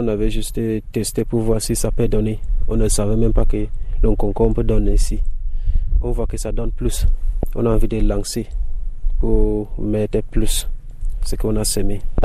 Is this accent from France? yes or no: no; Boya, Cameroon; je suis parti chez moi à Boya. Sur le problème de la guerre, comme il y a la guerre là-bas chez nous, ça ne donne pas. Moi, donc, on a fui le problème de la guerre. Je suis venu à Yaoundé.